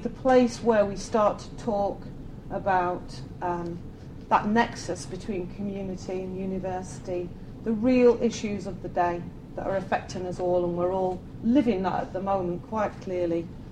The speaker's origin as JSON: {"language": "English", "town": "Mansfield", "region": "East Midlands", "country": "United Kingdom", "said": "I'm from North Knotts in Mansfield"}